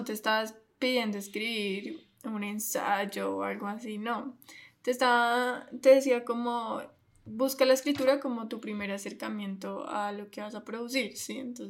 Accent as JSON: {"language": "Spanish", "country": "Italy", "said": "nuestra manera de ser y de vivir como italianos"}